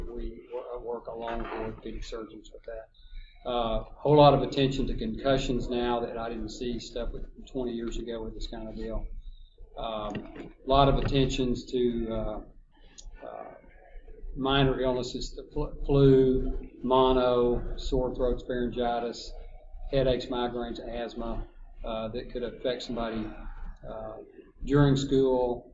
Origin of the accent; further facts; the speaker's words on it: Tyler, Texas, United States; Okay, I'm originally from Tyler, Texas.